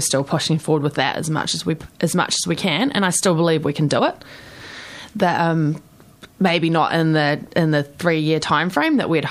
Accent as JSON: {"language": "English", "town": "Hamilton", "region": "Waikato", "country": "New Zealand", "tie": "born or raised there", "said": "which is I've been there quite a few times. It's my hometown, so."}